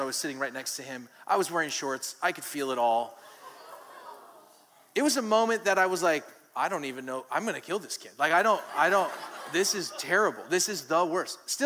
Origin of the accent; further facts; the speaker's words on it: Bend, Oregon, United States; We're actually from Bend, Oregon.